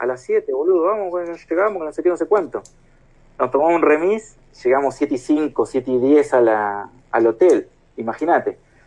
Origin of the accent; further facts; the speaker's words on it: Cuenca, Azuay, Ecuador; Nosotros que somos de Cuenca, imagínate, mucho, mucho más impactante fue un ascenso